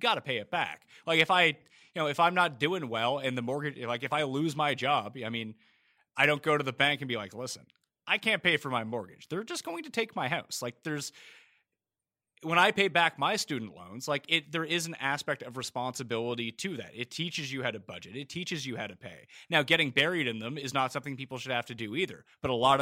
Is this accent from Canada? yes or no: yes; East Coast, Canada; Rs in general, just because I'm from the East Coast of Canada, that comes out.